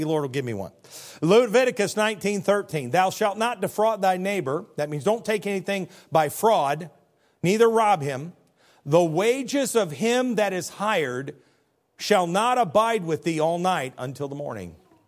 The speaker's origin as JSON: {"language": "English", "region": "Midwest", "country": "United States", "tie": "born or raised there", "said": "I was raised in the Midwest, and we would say this really cute little phrase."}